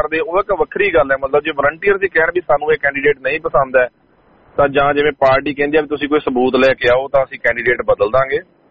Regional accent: Punjab, India; ਤੁਸੀਂ ਵੀ ਪੰਜਾਬੀ ਹੋ, ਮੈਂ ਵੀ ਪੰਜਾਬੀ ਹਾਂ

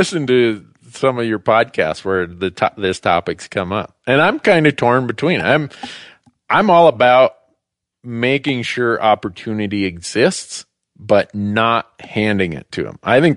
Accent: Minnesota, United States; where I grew up in Minnesota, where everybody hunted and fished.

